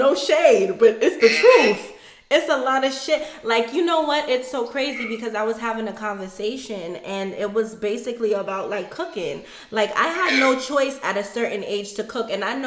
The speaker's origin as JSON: {"language": "English", "town": "New York City", "region": "New York", "country": "United States", "tie": "born or raised there", "said": "Like, I feel like for me growing up, I'm from East Flatbush, Crown Heights area, and it's predominantly West Indian"}